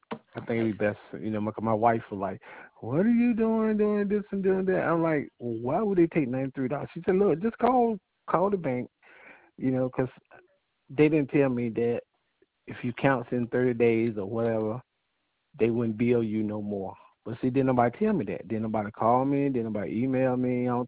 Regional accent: New York, United States; I'm from New York, and my thing is, if you're going to do things the proper way or professional way, you tell everybody the detail about things like that.

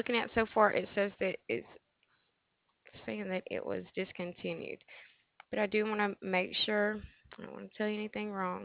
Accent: Alabama, United States; now in Lewiston, United States; I'm originally from the South, though. I'm from Alabama

